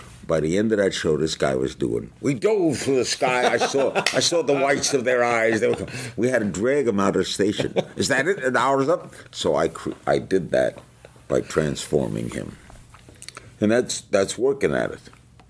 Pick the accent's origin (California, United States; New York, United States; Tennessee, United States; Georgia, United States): New York, United States; I grew up in New York, and I saw two faucets, two water-drinking faucets